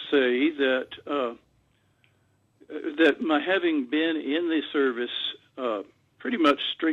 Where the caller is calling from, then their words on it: Vermont, United States; So it's a great place, at least as I see it from here in Vermont.